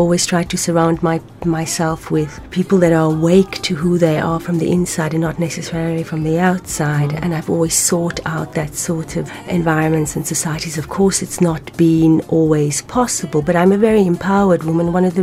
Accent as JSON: {"language": "English", "town": "Cape Town", "region": "Western Cape", "country": "South Africa", "tie": "born or raised there", "also_born_or_lived": "Hamburg, Germany", "moved": "as an adult", "said": "grew up in Cape Town, South Africa, and left when I was 19, and I did my university degree in Hamburg, Germany."}